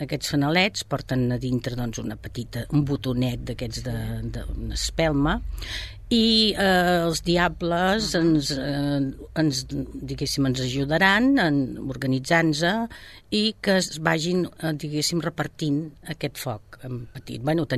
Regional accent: Catalonia, Spain; Perquè som catalans, perquè hi ha molta gent que ho sent i volem mantenir viva la flama.

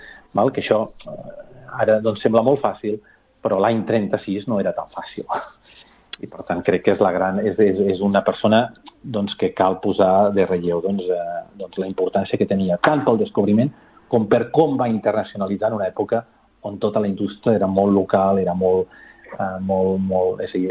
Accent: Sabadell, Catalonia, Spain; com a sabadellenc

